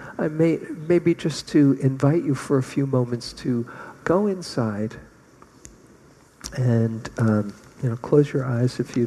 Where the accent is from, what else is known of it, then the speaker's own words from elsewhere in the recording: Berkeley, California, United States; I live in the Bay Area. You know, I'm from Berkeley. You know, we're from Berkeley, you know, the height of critical thinking.